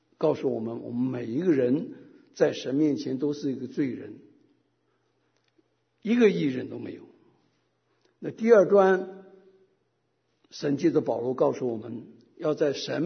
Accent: China; 我们中国人不是有句话吗

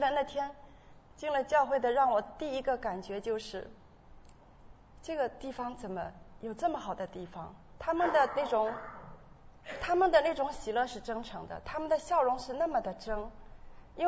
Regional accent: Zhoushan, Zhejiang, China; moved away as an adult; now in Shanghai, China; 我觉得可能也是因为我们老家，因为我是舟山的老家，所以都是觉得好像

